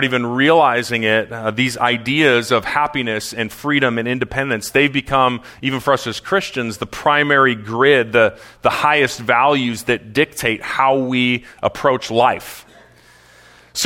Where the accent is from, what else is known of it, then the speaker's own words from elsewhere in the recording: Canada; now in United States; Even being Canadian, I know this fairly well. I'm going to have to study for my citizenship exam at some point coming up.